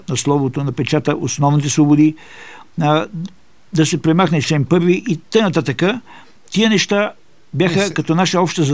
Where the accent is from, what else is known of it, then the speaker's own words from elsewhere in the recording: Sofia, Sofia City, Bulgaria; born there; Аз съм роден в София, но тъй като … си е котленски род и съм много свързан с този град